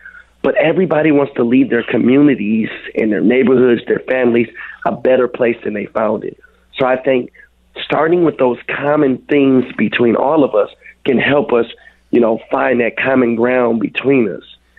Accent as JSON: {"language": "English", "town": "Minneapolis", "region": "Minnesota", "country": "United States", "tie": "born or raised there", "said": "Like, I grew up on 26 and Cedar. So I spent a lot of my time growing up in Little Earth."}